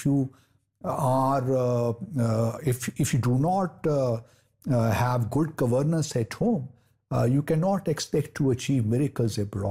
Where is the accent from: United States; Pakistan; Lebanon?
Pakistan; So as a Pakistani, I would wish that we do have some predictability in our political system.